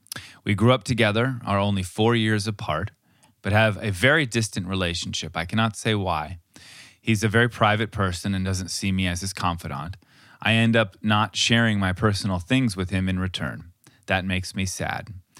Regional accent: Portugal; I'm 40 years old and I'm from Portugal.

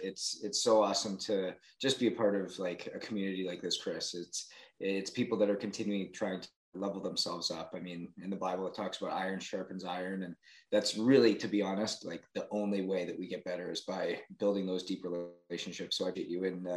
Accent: Canada; I was a hockey player, born and raised in Canada.

